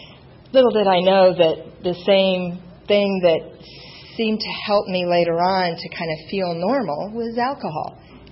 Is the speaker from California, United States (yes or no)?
yes; San Diego, California, United States; I'm from San Diego.